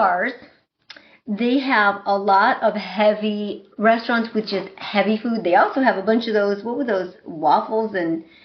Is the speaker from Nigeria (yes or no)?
no; Michigan, United States; I mean, I'm from Michigan, but I was in New Orleans.